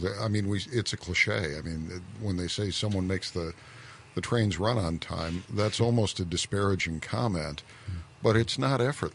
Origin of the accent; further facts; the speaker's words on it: Cleveland, Ohio, United States; born there; Yeah, I was born in Cleveland. I have a pretty good idea of what it's like there.